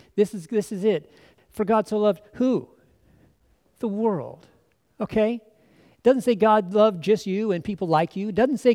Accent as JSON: {"language": "English", "country": "United States", "said": "I want to say that I heard that as an American pastor."}